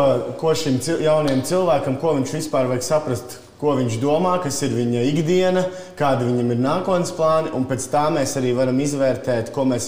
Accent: Ķekava, Ķekava Municipality, Latvia; Jā, jo es, piemēram, pats esmu no Čekavas, un es atceros, ka es savā, teiksim tā, tīņu vecumā mums bija jaunatnes iniciatīvu centrs

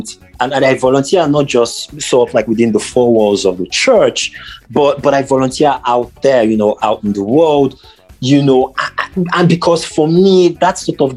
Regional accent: Lagos, Nigeria; so I grew up in Lagos, right, largely.

